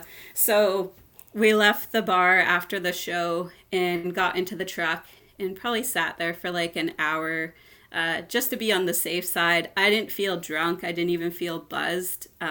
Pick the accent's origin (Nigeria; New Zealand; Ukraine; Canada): Canada; Vancouver, British Columbia; also born or lived in Nanaimo; I was born on Vancouver Island in Nanaimo, British Columbia. I moved to East Vancouver with my mom and my stepdad, and that's growing up in the city.